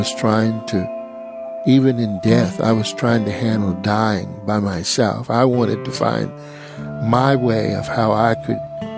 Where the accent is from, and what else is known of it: Oklahoma, United States; born or raised there